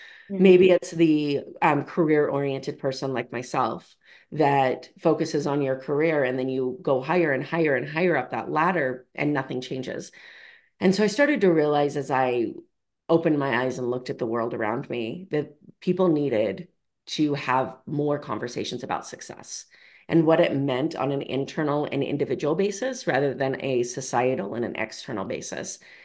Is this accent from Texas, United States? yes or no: no; Idaho, United States; So I grew up in Idaho. I grew up in Southern Idaho.